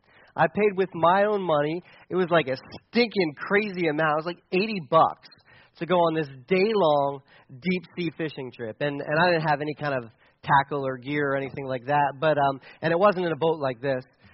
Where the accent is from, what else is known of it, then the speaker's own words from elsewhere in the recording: Delaware, United States; now in Mifflin County, United States; I'm not from Mifflin County. I'm from Delaware, and so I'm a city.